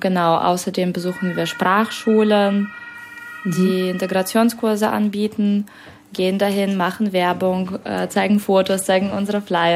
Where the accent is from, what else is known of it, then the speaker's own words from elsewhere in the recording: Russia; German is a second language; moved away as an adult; now in Germany; Ich bin selber Russin, habe gedacht, das ist leider mein Land, der ein anderes Land angreift.